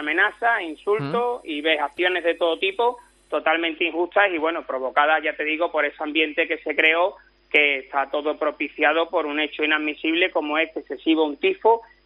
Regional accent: Seville, Andalusia, Spain; como sevillano

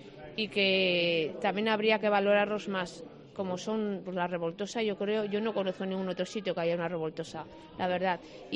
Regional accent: Tudela, Navarre, Spain; porque yo soy de Tudela y que me den el premio Comunidad Foral de Navarra en mi pueblo, pues para mí lo es todo.

